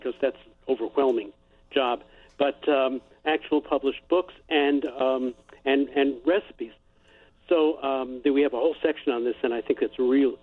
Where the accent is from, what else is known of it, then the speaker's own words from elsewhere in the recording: New York, United States; now in Chicago, United States; I'm from New York originally.